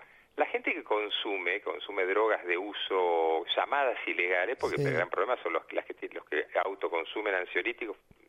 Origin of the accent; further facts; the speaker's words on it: Buenos Aires, Argentina; ustedes están en la provincia de Buenos Aires, lo viven más cercanamente que los que somos capitalinos.